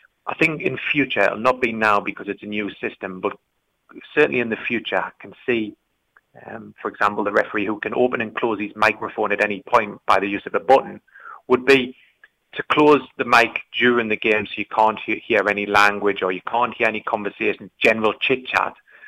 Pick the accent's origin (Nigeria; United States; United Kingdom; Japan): United Kingdom; North East England; accent: Geordie; My Geordie accent was actually used in one